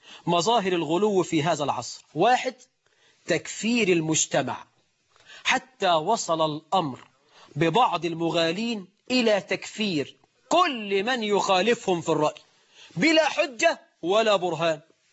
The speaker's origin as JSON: {"language": "Arabic", "country": "Egypt", "said": "ده احنا عندنا في مصر 9 مليون عانس."}